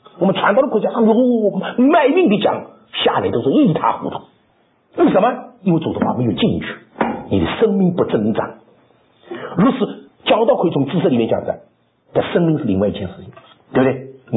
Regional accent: China; 我们中国人聪明，但不肯用功。

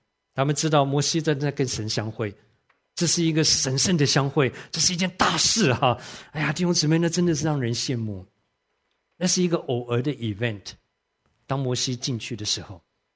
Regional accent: Taiwan; 我小的时候在台湾生长

